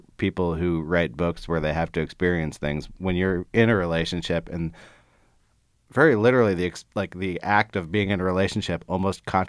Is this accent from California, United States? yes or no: yes; California, United States; I grew up in the Bay Area, so I'm very familiar with the milieu you're talking about.